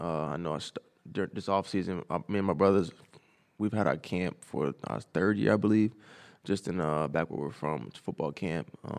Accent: Baltimore, Maryland, United States; Just growing up in Baltimore, always, you know, dreaming of playing in M&T Bank Stadium.

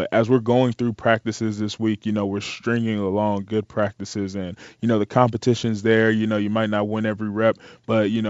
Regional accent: Riverdale, Georgia, United States; born there; I was born in Riverdale, Georgia. My mother is Nigerian, and so my family, they're from Nigeria, and that's pretty much.

